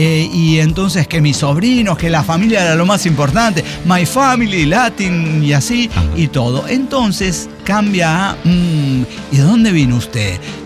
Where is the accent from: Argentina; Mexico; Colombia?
Colombia; now in United States; el día que llegué a los Estados Unidos de Norteamérica, al pasar por inmigraciones, me hicieron las típicas preguntas de ¿y a qué vienes? ¿Y cuánto te quedas? ¿Y por qué eres colombiana?